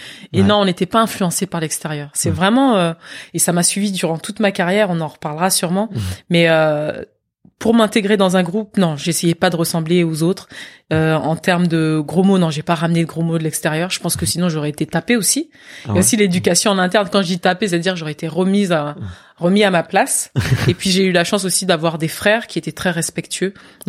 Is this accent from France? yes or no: yes; Versailles, Île-de-France, France; jouant avec mes voisins dans le parc du château de Versailles. C'est là où j'ai grandi. Ça a été un privilège.